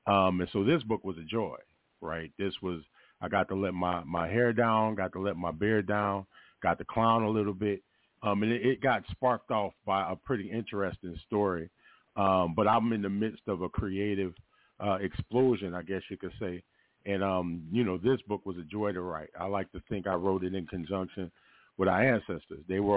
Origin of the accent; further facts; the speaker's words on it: Cincinnati, Ohio, United States; born there; moved away; also born or lived in New Orleans; So I was born in New Orleans, moved up to Cincinnati as a young man, but I would always, you know, come back home as often as I could. Both my parents from New Orleans